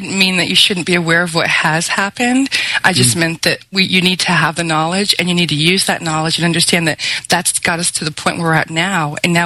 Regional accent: East Coast, United States; I live in the United States. I grew up on the East Coast, pretty much had a normal life.

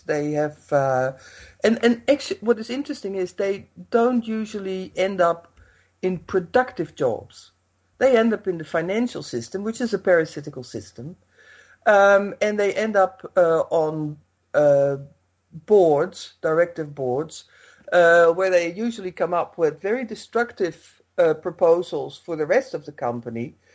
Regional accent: Netherlands; now in England; in my what used to be my home country, Holland

